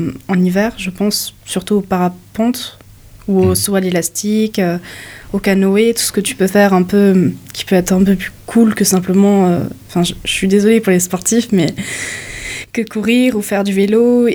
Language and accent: French; Marseille, Provence-Alpes-Côte d'Azur, France; Je viens de Marseille, franchement, j'ai vu, il n'y a pas de métro